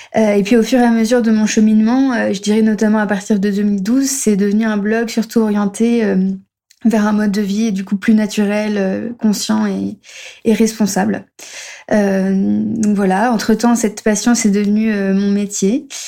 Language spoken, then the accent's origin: French; Paris, Île-de-France, France; moved away as an adult; also born or lived in Barcelona; j'ai 31 ans. Je suis française, donc je suis née à Paris de parents étrangers, mais du coup, j'ai vécu en France jusqu'à mes 20 ans et quelques. Après quoi, je suis partie vivre à l'étranger.